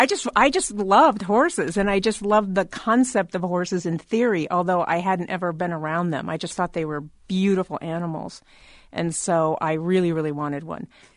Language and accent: English; West Des Moines, Iowa, United States; also born or lived in Boston / South Carolina; I actually grew up in West Des Moines, a suburb of Des Moines, and so I have a suburban background.